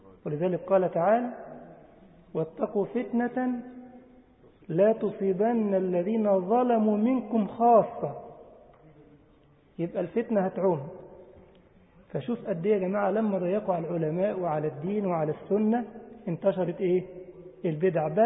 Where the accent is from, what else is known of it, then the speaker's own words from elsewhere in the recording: Egypt; ليها قبر عندنا في مصر وضريح ومزار